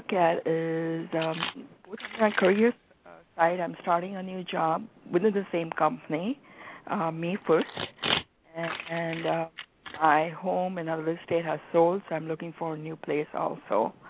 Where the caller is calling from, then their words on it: Phoenix, Arizona, United States; I'm calling from Phoenix, Arizona.